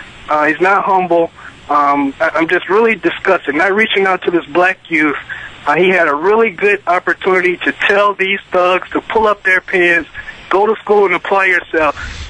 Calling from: Flushing, Michigan, United States; Okay, hi. I'm from Michigan. I believe I was misunderstood. I'm from Flushing, Michigan.

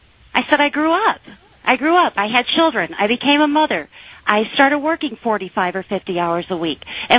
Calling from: St. Louis, Missouri, United States; I'm calling from St. Louis, Missouri. I'm listening online, KSFO AM out of San Francisco, streaming on my internet.

